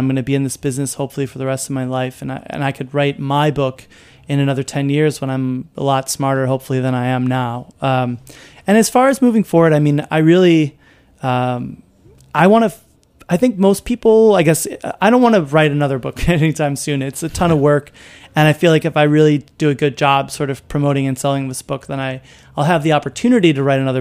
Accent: Chicago, Illinois, United States; I mean, I grew up in Chicago listening to the Cubs

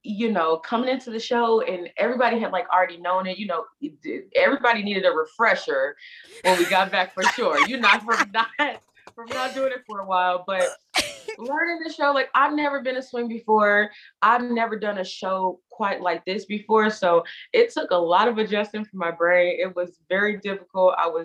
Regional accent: Indianapolis, Indiana, United States; also born or lived in Chicago; now in New York, United States; I'm from Indianapolis, Indiana. After I graduated from college, I went to Chicago, and I lived in Chicago for 3 or 4 years, and then I moved to New York

